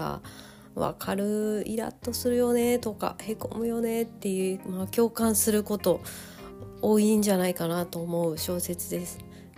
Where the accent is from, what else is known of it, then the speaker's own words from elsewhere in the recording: Tokyo, Japan; 私が東京育ちなもので